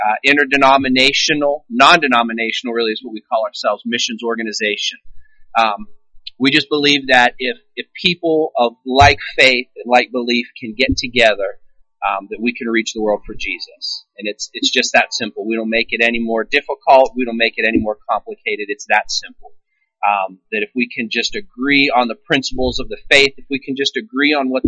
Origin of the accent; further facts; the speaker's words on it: Hopewell, United States; now in Louisiana, United States; My wife, Ariane, and I, we actually grew up around here. My wife grew up out by the airport. I grew up there in Hopewell, and we got married in 2010, and we moved to Louisiana.